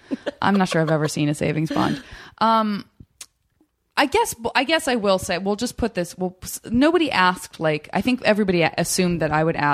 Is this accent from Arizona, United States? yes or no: yes; Arizona, United States; I'm from Arizona and sort of, it's just like everybody's all in one weird city or whatever.